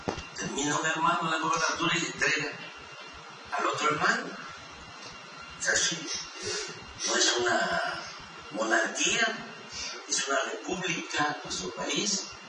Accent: Tepetitán, Tabasco, Mexico; soy originario de Tepetitán, Macuspana, a Tabasco, a mucho orgullo.

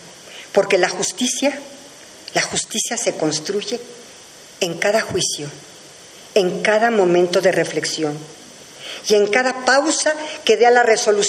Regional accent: Mexico; La violencia desenfrenada, la inseguridad y la corrupción son los temas que más nos preocupan como mexicanos.

